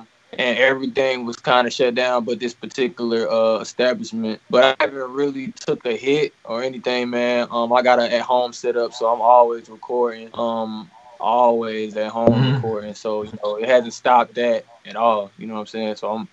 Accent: Anderson, South Carolina, United States; To touch on where I'm from, man. I'm from South Carolina, Anderson, South Carolina, small town.

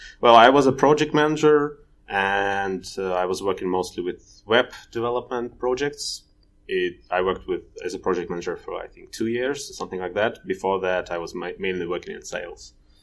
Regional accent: Russia; English is a second language; moved away as an adult; also born or lived in Cyprus; now in Berlin, Germany; I'm originally coming from Russia, but currently I work and live in Germany, in Berlin.

